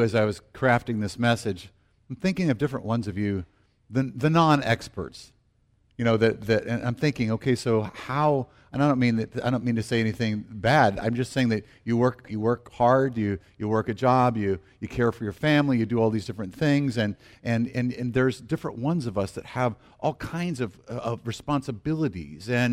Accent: the South, United States; I grew up in the South, and so frequently people would say, if they were in a need

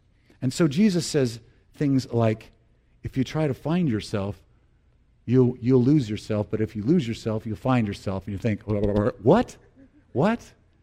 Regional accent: the South, United States; But I said that, and I'm from the South.

